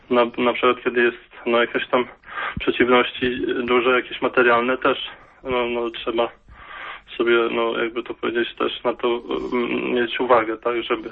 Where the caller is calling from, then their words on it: Dąbrowa, Kuyavian-Pomeranian Voivodeship, Poland; Jestem z Dąbrowy, okolicy Mogilna w Kujawsko-Pomorskim